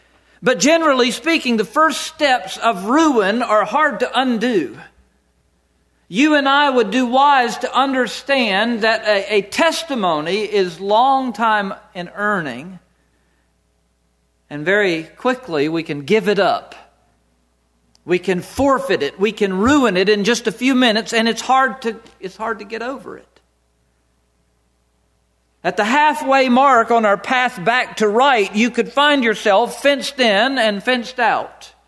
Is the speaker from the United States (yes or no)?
yes; the South, United States; I'm from the South. I'm not fighting the war anymore, okay?